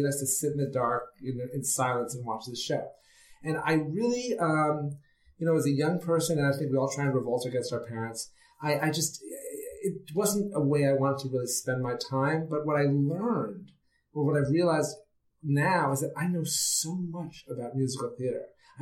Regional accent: New York City, New York, United States; So I grew up in New York City. And my father loved theater.

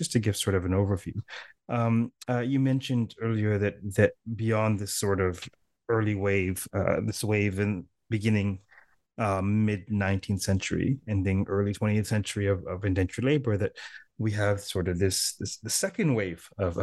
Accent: Toronto, Ontario, Canada; he speaks Tamil and I speak no Tamil, so we're speaking in English. And he, you know, I said, I'm from Toronto.

